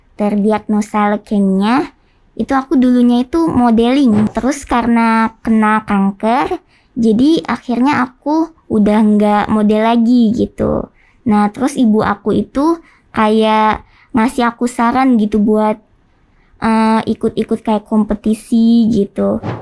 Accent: Bandung, West Java, Indonesia; Jadi akhirnya kita pindah ke Bandung, karena kita aslinya juga orang Bandung

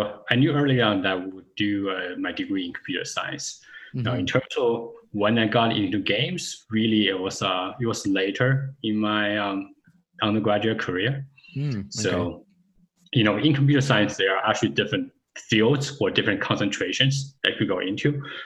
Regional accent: Toronto, Ontario, Canada; moved away as an adult; also born or lived in Alberta; I grew up in Toronto and I did my undergrad at the University of Toronto. And then I decided to move to Alberta to do my graduate degrees

